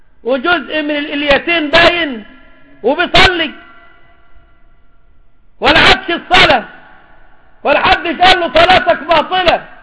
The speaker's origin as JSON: {"language": "Arabic", "country": "Egypt", "lives_now": "United States", "said": "احنا عندنا في مصر بنقول للشباب روح الشغل بالقميص والبنطلون"}